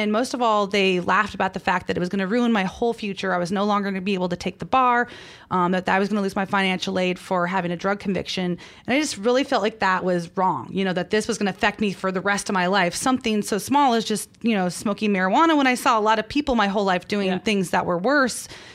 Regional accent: Colorado, United States; moved away as an adult; I'm from Colorado.

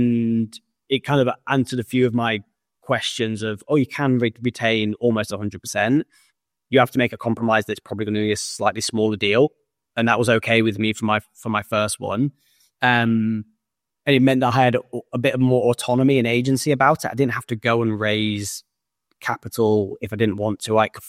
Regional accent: Leeds, Yorkshire and the Humber, United Kingdom; now in Surrey, United Kingdom; we live in Surrey, and he speaks like he's from Surrey. To my parents' dismay, because I'm from Leeds originally

